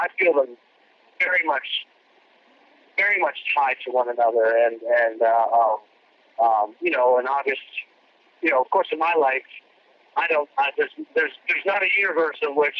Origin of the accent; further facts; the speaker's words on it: Pennsylvania, United States; now in New York, United States; but I grew up outside of Pittsburgh, although I was Delco, so I grew up in rural Pennsylvania